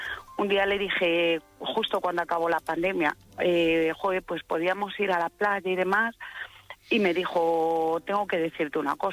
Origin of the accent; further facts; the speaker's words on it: Madrid, Community of Madrid, Spain; yo soy de Madrid